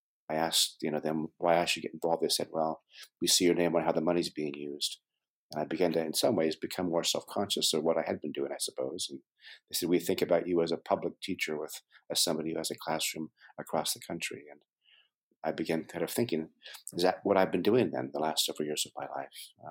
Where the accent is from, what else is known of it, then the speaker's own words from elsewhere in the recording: California, United States; also born or lived in Colorado; I was born in Colorado, in the mountains of Colorado, and grew up in California, and thought that the West was the world for the first 20 years of my life.